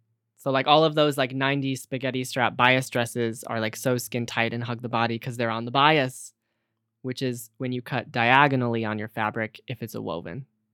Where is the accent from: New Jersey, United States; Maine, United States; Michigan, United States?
Michigan, United States; Detroit; So my family, because I'm from the Detroit area, all of my family has filtered through the auto industry.